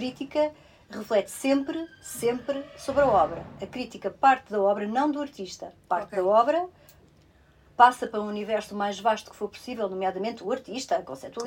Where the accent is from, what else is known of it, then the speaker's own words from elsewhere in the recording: Vila Real, Portugal; E saí de Vila Real, de onde eu sou, portanto, tinha que ir para Lisboa logo.